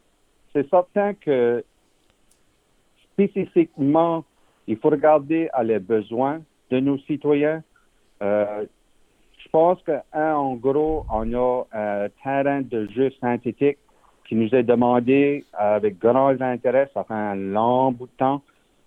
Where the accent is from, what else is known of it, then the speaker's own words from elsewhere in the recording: Dieppe, New Brunswick, Canada; Je suis natif de Dieppe, moi et mon épouse, les deux. Nous avons tous les deux été nés et grandis à Dieppe, demeure encore.